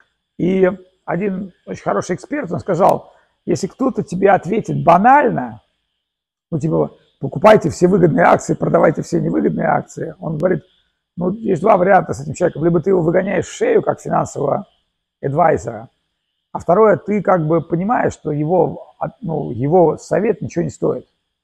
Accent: Russia; вы откуда? Я говорю, из России.

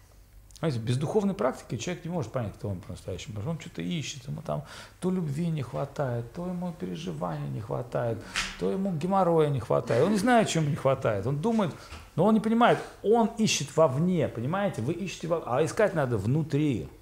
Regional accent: Saint Petersburg, Russia; то есть я сам из Питера.

